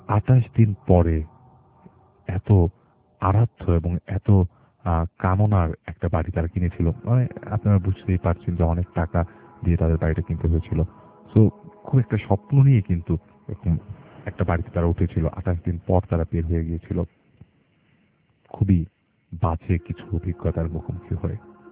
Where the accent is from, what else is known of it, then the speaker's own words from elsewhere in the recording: Bangladesh; সারাটা বছর ধরে আমি বাঙালি, আমি বাংলাদেশি, বাংলাদেশের জন্য কিছু করার চেষ্টা করি